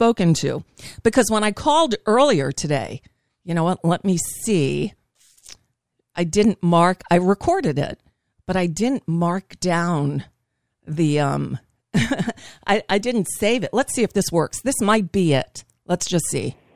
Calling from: United States; I'm calling from the United States.

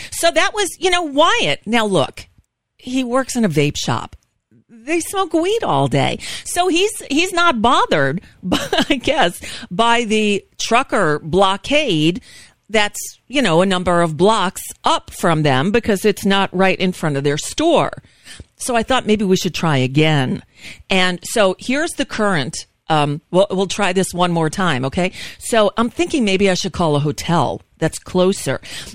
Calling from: United States; I'm calling from the United States. I do a radio show.

